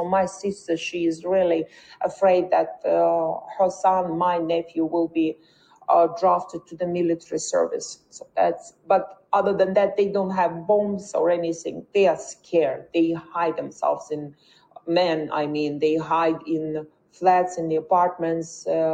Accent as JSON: {"language": "English", "town": "Donetsk", "region": "Donetsk Oblast", "country": "Ukraine", "second_language": "English", "moved": "yes", "said": "I am from Donetsk. So in 2014, I left Donetsk because of that war. The first war incident in 2014, I had to leave Donetsk."}